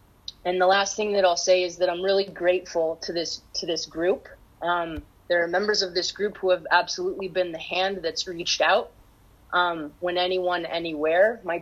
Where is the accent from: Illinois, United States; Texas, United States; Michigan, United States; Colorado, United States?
Colorado, United States; Denver; I'm from Denver. I got sober in Denver, and I had a home group in Denver